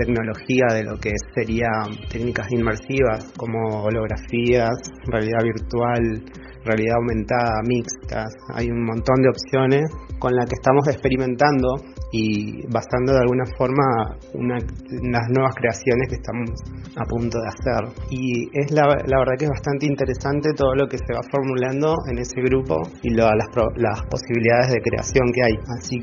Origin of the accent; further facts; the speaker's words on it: Neuquén, Argentina; soy de Neuquén capital. Tengo 36 años en este momento